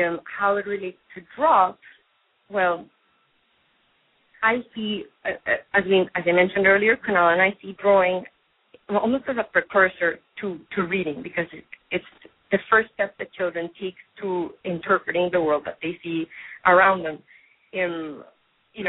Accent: Colombia; also born or lived in United States; I grew up in Colombia. That's where I am from. And I actually moved around quite a bit, from Colombia to the States and then back.

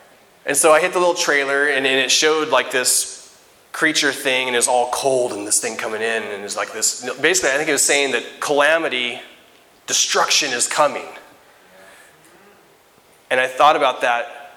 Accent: Naselle, Washington, United States; I'm a nobody from Nassau, Washington, who's educated at Clatsop Community College.

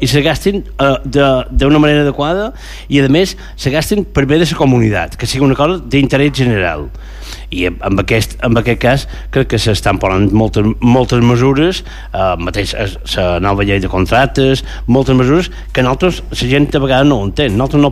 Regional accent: Balearic Islands, Spain; nosaltres puguem respirar com a mallorquins, puguem respirar dins la nostra ciutat i el nostre entorn.

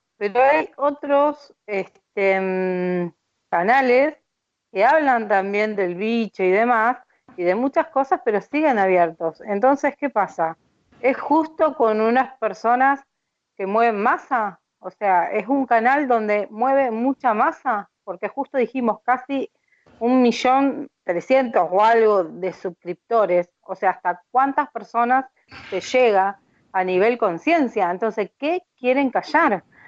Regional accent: Argentina; ustedes conocen cómo somos los argentinos, somos libertinos, dicen, ¿no?

